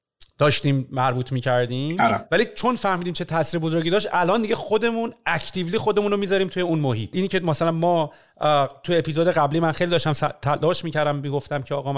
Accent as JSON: {"language": "Persian", "country": "Iran", "moved": "yes", "said": "ما حالا بحث از ایران اومدم بیرونم داشتیم"}